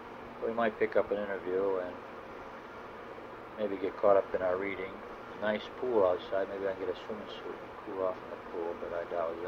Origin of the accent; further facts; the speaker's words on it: Parkersburg, West Virginia, United States; West Virginia. Where are you from in West Virginia? We said, Parkersburg.